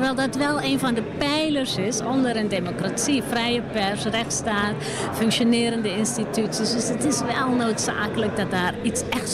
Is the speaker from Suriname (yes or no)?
yes; Suriname; Ik heb zelf op school gezeten als klein meisje in Suriname.